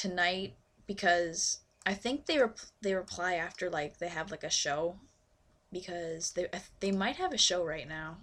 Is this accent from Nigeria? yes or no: no; Canada; now in Japan; Mine was, I'm 16, and I love your music, and I'm a Canadian, and I'm an exchange student, and yeah.